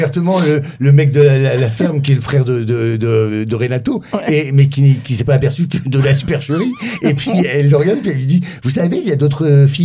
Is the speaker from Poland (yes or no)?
yes; Poland; Je tiens de ma mère. Hein. Moi, je suis polonais.